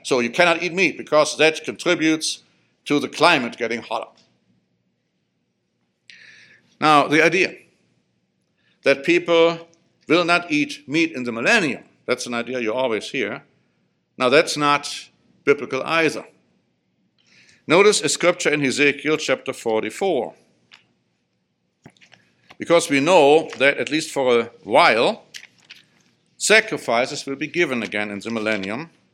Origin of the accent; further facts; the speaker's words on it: Germany; I grew up in Germany.